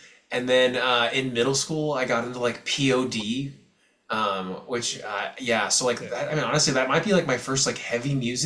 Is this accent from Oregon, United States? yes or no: yes; Eugene, Oregon, United States; I'm from Eugene, so I don't.